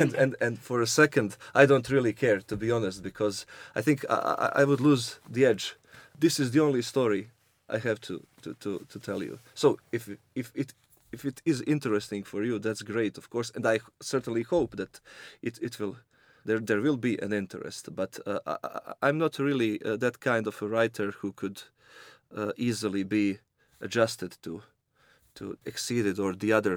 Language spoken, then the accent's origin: English; Bosnia & Herzegovina; English is a second language; moved away; especially in Bosnia, where I was raised and was forced to leave Bosnia because of Serbian aggression on my country.